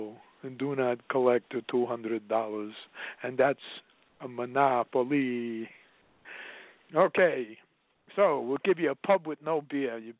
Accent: United States; I don't think it's because I'm white. I think it's because I'm American.

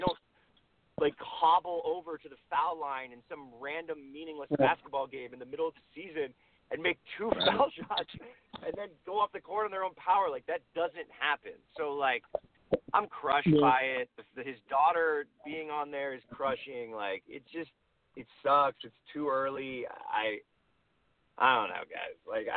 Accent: Los Angeles, California, United States; Yeah, so I'm 32 years old. I grew up in Los Angeles, and, I don't know how else to explain.

